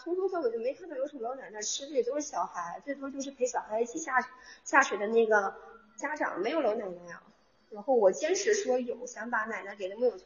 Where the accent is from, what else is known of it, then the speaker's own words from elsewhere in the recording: Hainan, China; 是的，是的，我是海南的。